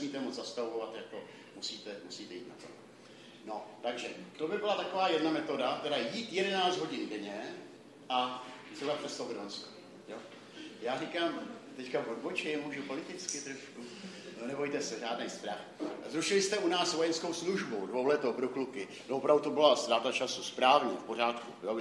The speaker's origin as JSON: {"language": "Czech", "town": "Písek", "region": "South Bohemian Region", "country": "Czechia", "said": "Jsem z Písku, tam byly dost slušný záplavy"}